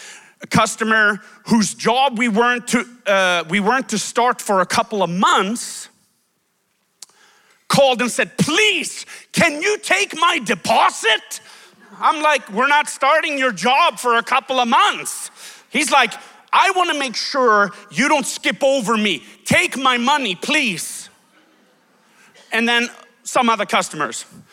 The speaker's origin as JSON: {"language": "English", "country": "Sweden", "tie": "born or raised there", "said": "as Brenda said. I'm from Sweden, born and raised, and I'm a pastor's son."}